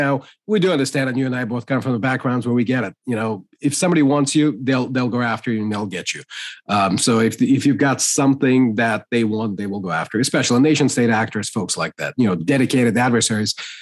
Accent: New York, United States; the analogy I used back in the day when I grew up in New York, and you'd go down the street, you know, back in the 90s

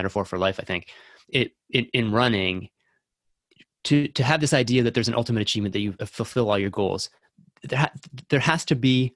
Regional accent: Canada; I'm Canadian

